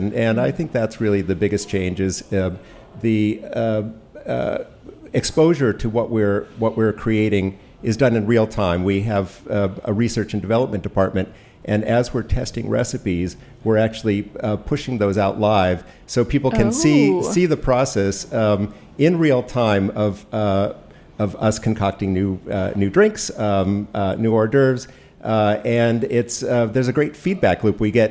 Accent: Baltimore, Maryland, United States; moved away as an adult; now in Washington, United States; I grew up in Baltimore and came to school at Georgetown and took a job as a caterer working evenings.

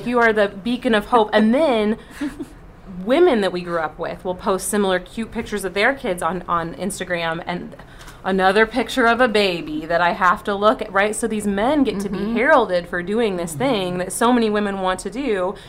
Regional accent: Nebraska, United States; I have a friend from my hometown in rural Nebraska

